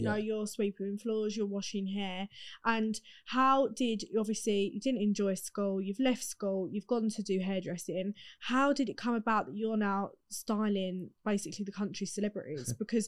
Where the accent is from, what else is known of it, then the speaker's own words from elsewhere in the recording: East of England, United Kingdom; obviously I'm from Essex and I arrived like being young and like, I think I was about 17